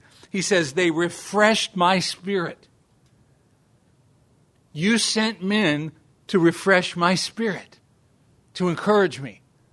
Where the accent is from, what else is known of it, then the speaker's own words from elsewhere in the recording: California, United States; You can tell I'm from California, right? Southern California dudes